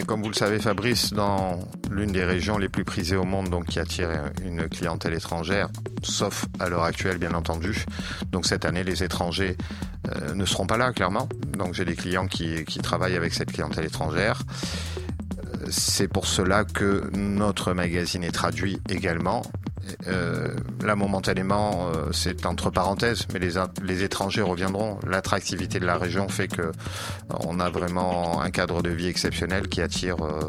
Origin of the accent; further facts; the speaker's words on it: Nice, Provence-Alpes-Côte d'Azur, France; je suis niçois.